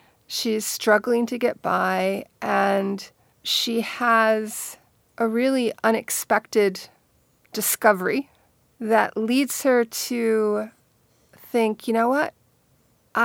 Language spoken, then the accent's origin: English; Baltimore, Maryland, United States; And as a kid growing up in Baltimore, it was a case I knew and was familiar with.